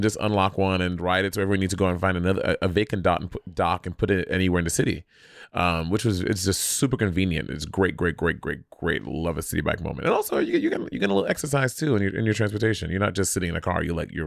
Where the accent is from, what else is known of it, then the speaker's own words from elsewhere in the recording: New York, United States; as a New Yorker, I detested it for so long.